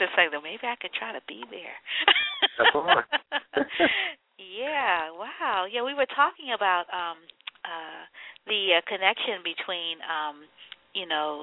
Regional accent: New Orleans, Louisiana, United States; Oh, yeah, I was born in New Orleans, and when I went back home, you know, as an adult, I wanted to see some plantations

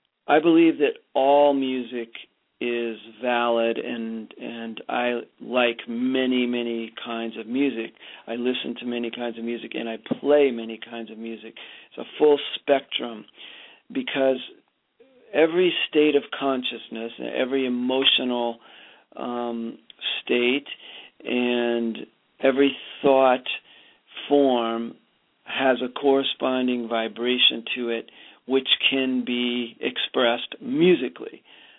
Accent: Kentucky, United States; also born or lived in Brazil; I grew up in Kentucky, partly. And so I love the emotional depth and quality of that kind of music. And I also lived in Brazil for a couple years.

